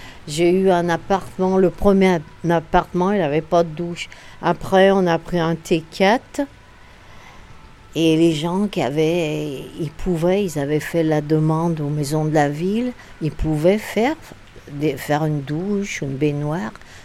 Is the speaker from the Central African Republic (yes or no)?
no; Lyon, Auvergne-Rhône-Alpes, France; Je suis née à Gerland en 1954. Je connais bien le quartier.